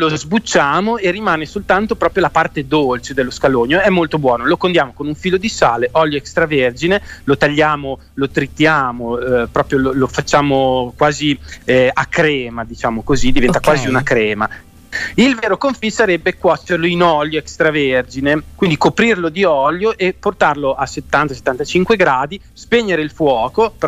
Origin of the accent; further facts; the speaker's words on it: Modena, Emilia-Romagna, Italy; Scusate, ma essendo che io sono di Modena, io non uso né il pollo né il vitello